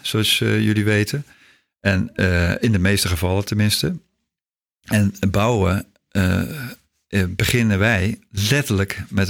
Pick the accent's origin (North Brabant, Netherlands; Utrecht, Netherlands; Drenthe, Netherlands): Utrecht, Netherlands; Soest; Ik kom uit Soest.